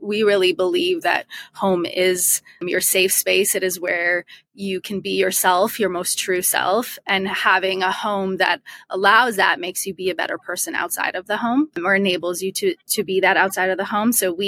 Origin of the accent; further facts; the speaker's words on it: Toronto, Ontario, Canada; now in Los Angeles, United States; I'm originally from Toronto, and that's where I grew up.